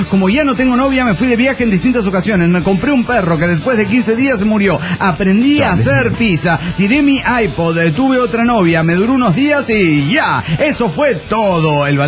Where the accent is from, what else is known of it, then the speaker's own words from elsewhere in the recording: Guadalajara, Jalisco, Mexico; de Guadalajara, Jalisco, México.